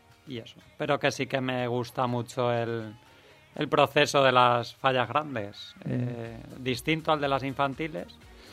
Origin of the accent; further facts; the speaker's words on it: Buñol, Valencian Community, Spain; Así es, en mi pueblo Buñol.